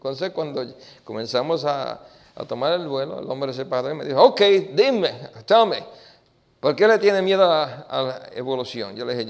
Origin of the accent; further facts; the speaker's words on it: New York, United States; Yo me crié en Nueva York. Y criándome en Nueva York, me crié en pandillas